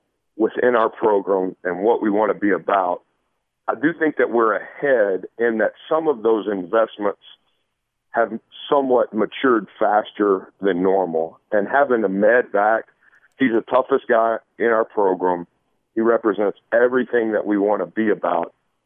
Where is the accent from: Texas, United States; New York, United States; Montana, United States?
Texas, United States; back when I was a kid growing up in Texas, what they were doing with the Cowboys